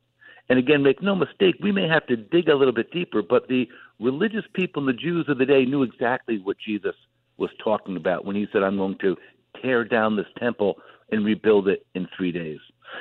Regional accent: New Jersey, United States; even though I'm from the Garden State of New Jersey, that I'm not really into the gardening.

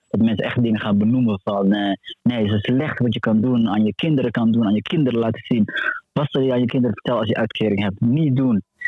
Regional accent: Somalia; Dutch is a second language; En wij zijn ook Somaliër. Maar we willen onze eigen regering. We willen ons eigen land.

